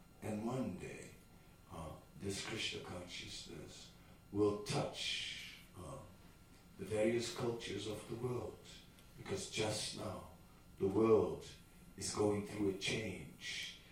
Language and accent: English; Netherlands; I'm from the Netherlands